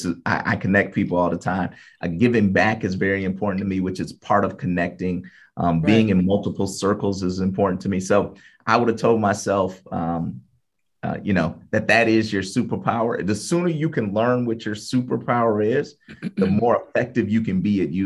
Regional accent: Evanston, Illinois, United States; I grew up in Evanston, just so you know. And so Evanston, Illinois, Northwestern.

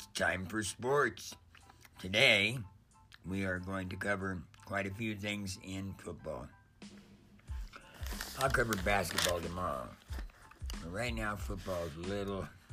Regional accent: Los Angeles, California, United States; also born or lived in San Diego; I lived in San Diego for quite a while, and I grew up in Los Angeles, and I moved to San Diego

